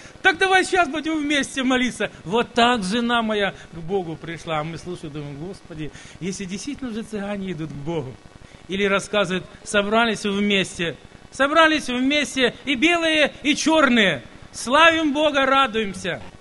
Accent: Ukraine; now in Germany

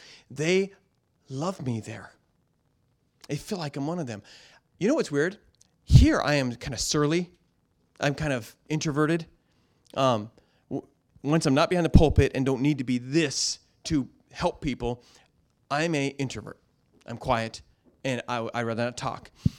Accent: Oregon, United States; now in Seattle, United States; I grew up in Oregon. It was like that.

